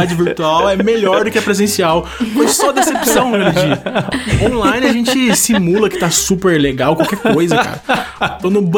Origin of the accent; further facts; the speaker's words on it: Taubaté, São Paulo, Brazil; Galera, ó, eu sou de Taubaté, São Paulo.